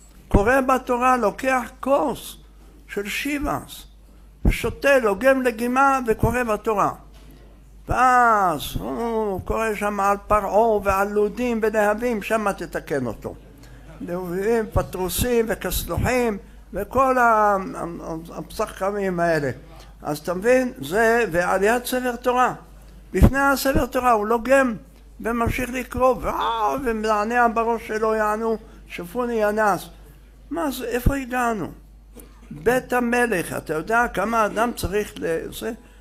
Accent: Jerusalem, Jerusalem District, Israel; לכן אנחנו כאן, בעיקר אנחנו ירושלמים, ולא רק ירושלמים, תושבי ארץ ישראל

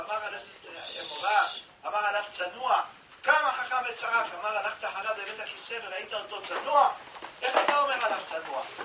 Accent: Jerusalem, Jerusalem District, Israel; אנחנו גדלנו בירושלים

